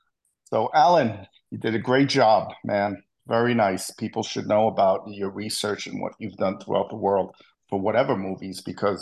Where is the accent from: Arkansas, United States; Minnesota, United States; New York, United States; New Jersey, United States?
New York, United States; Bronx; we just were like, oh, you know, we're kids from the Bronx.